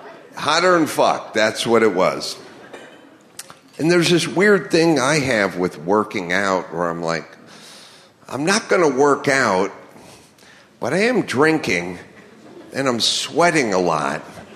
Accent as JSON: {"language": "English", "town": "Los Angeles", "region": "California", "country": "United States", "tie": "born or raised there", "said": "I grew up in Los Angeles. We didn't have that scene."}